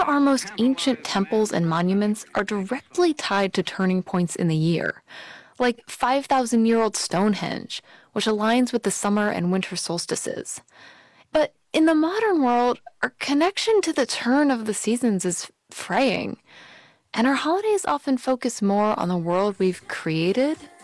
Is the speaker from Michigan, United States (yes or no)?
no; Pennsylvania, United States; It could be because I'm from Pennsylvania, but Groundhog Day has always felt like kind of a big deal.